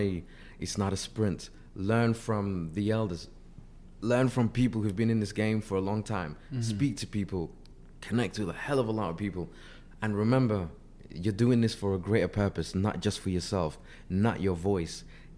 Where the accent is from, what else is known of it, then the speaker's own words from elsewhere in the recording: Sudan; now in United Kingdom; I'm from Sudan.